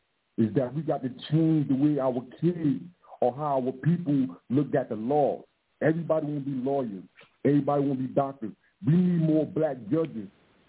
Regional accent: Myrtle Beach, South Carolina, United States; right? I'm from Myrtle Beach, South Carolina.

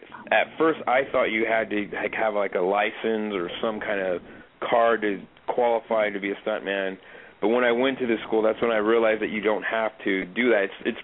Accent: Ontario, California, United States; I grew up in Ontario, California.

